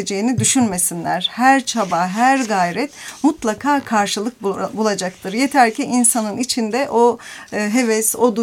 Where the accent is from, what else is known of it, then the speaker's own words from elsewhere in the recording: Sarıyönü, Konya, Turkey; born there; 65 Sarıyönü doğumluyum. Konya'nın bir ilçesi, küçük bir ilçesi.